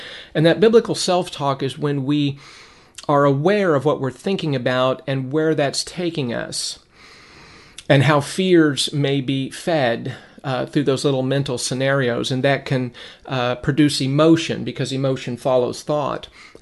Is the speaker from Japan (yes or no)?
no; Lancaster, California, United States; when I was a young boy growing up in Lancaster, California, where I lived